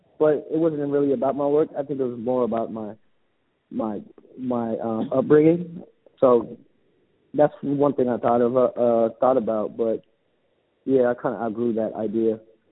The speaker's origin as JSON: {"language": "English", "town": "Los Angeles", "region": "California", "country": "United States", "tie": "born or raised there", "said": "I grew up in East Hollywood slash like Silver Lake. It was special because it was a melting pot for a lot of things."}